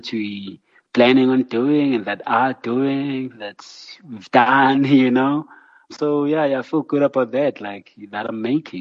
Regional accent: South Africa; the only connection is that I was South African and as a South African artist.

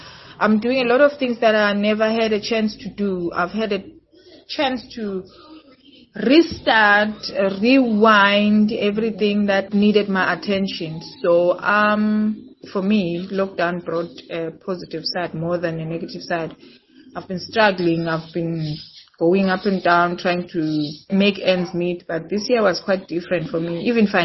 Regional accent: Eastern Cape, South Africa; also born or lived in Gauteng; I'm from the Eastern Cape. I've been living in Gauteng for the past 10 years, working as a freelance vocalist.

